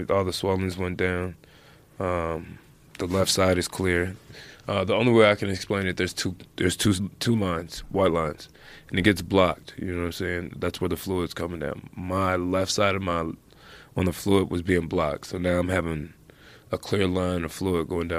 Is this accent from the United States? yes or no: yes; Cincinnati, Ohio, United States; I'm from Cincinnati, grew up wrestling.